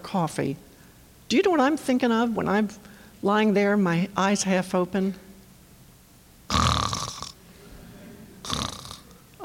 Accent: Baltimore, Maryland, United States; I grew up in Baltimore, Maryland, just a stone's throw from Washington, D.C.

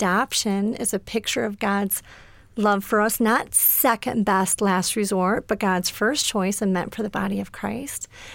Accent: Michigan, United States; I'm from Michigan. My story is that I was adopted and raised in a secular Jewish home

